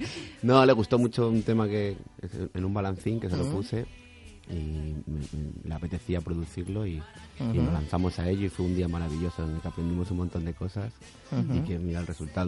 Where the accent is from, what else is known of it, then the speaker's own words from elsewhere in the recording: Castile and León, Spain; está dedicado a mi pueblo, uh-huh. Y a Salamanca, y a mis padres